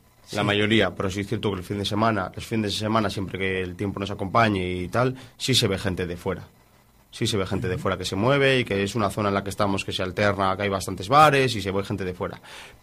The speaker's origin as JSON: {"language": "Spanish", "town": "Laredo", "region": "Cantabria", "country": "Spain", "said": "Nosotros que somos de Laredo sabemos lo que conlleva hacer una anchoa."}